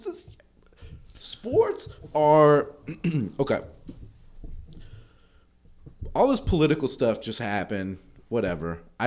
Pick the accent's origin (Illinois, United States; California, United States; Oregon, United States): California, United States; Los Angeles; You know, I'm from Los Angeles. You say things about my teams, and I'm going to get pretty upset about it